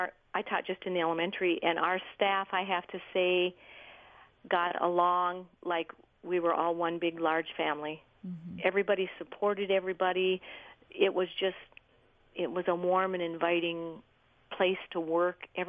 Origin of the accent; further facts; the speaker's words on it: Deer River, Minnesota, United States; I love the small town, but I was raised in Deer River.